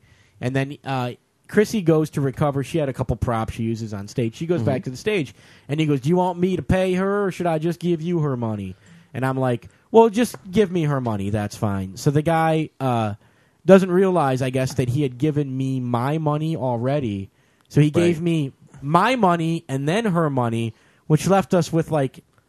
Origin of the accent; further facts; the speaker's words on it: Detroit, Michigan, United States; a fat white guy from Detroit, because I'm from Detroit.